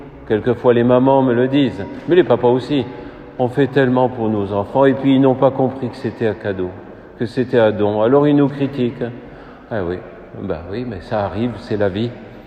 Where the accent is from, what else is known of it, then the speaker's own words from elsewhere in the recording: North, France; Moi, je viens du Nord aussi.